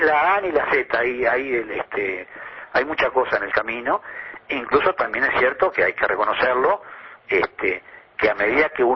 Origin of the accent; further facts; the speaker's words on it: Uruguay; también puede jugar en contra de los intereses que nosotros estamos, como uruguayos, estamos buscando